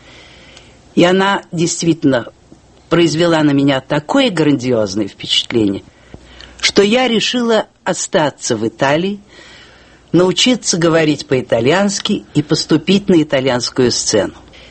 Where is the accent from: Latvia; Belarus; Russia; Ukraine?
Russia; Moscow; born there; moved away as an adult; also born or lived in Italy; Родилась я в Москве и окончила единую трудовую школу.